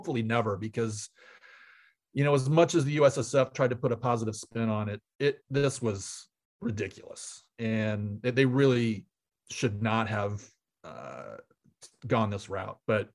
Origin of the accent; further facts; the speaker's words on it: Florida, United States; I grew up in South Florida and was a huge Dolphins fan.